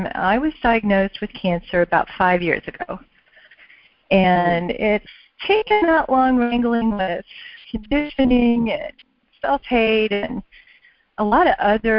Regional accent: Annapolis, Maryland, United States; Maryland. Annapolis, Maryland.

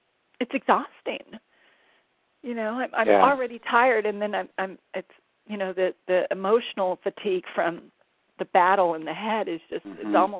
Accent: San Diego, California, United States; I'm from San Diego.

